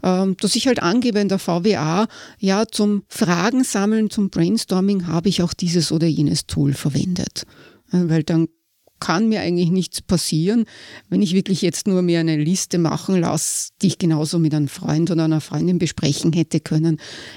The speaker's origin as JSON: {"language": "German", "country": "Austria", "said": "das bei uns in Österreich jetzt nicht so typisch ist, das eher in Deutschland üblich wäre"}